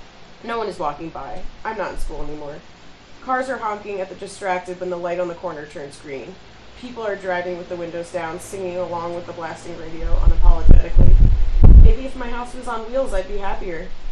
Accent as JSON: {"language": "English", "region": "New Jersey", "country": "United States", "said": "I'm from New Jersey."}